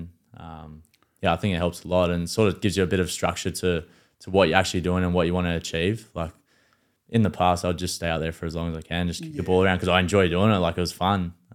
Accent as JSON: {"language": "English", "country": "New Zealand", "tie": "born or raised there", "said": "this guy to me was obviously growing up in New Zealand as well."}